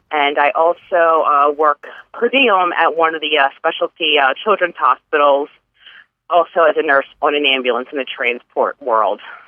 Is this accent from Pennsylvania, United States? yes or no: yes; Pennsylvania, United States; I'm originally from, actually, just a suburb outside of Philadelphia in Bucks County is where I live, and I was born and raised in the Bucks County area.